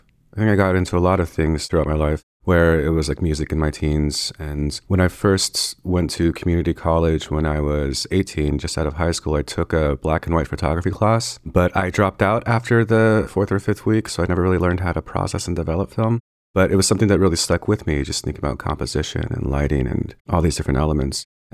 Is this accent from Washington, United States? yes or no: yes; Washington, United States; born there; But I was born in Washington State, and it was that being born in Washington in tribal homelands that weren't my own